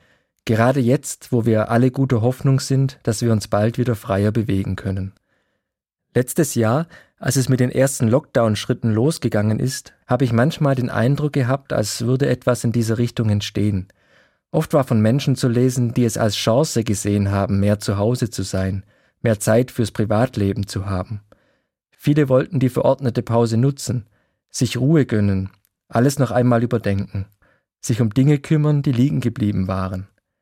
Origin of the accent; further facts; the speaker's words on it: Ellwangen, Baden-Württemberg, Germany; Die Jagst ist der Fluss, der durch meine Heimatstadt Ellwangen fließt.